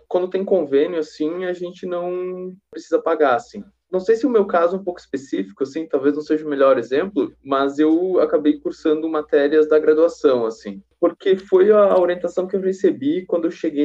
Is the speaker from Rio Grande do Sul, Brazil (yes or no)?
no; Pinhalzinho, Santa Catarina, Brazil; eu sou natural aqui de Pinhalzinho, que é uma cidadezinha bem pro oeste, assim, de Santa Catarina, e que fica relativamente perto da Argentina, né? Da província de Misiones.